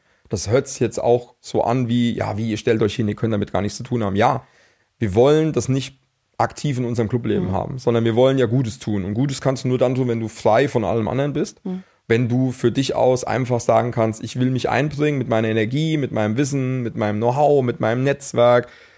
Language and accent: German; Dillenburg, Hesse, Germany; born there; Ich komme mit der Lisa gebürtig aus Dillenburg, also wir wohnen im Stadtteil von Dillenburg, wir wohnen in Niederscheld. Das ist jetzt in der Nähe von Frankfurt